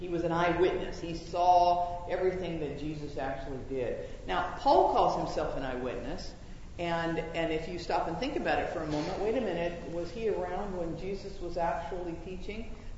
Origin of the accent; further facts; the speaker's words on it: United States; I am in a very backward country, and I'm an American citizen with limited rights at this moment.